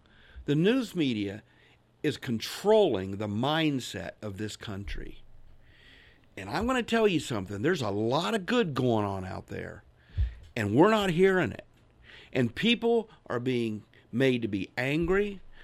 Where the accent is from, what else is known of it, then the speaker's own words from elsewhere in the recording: United States; I'm an American that loves my country, and I love the people in it.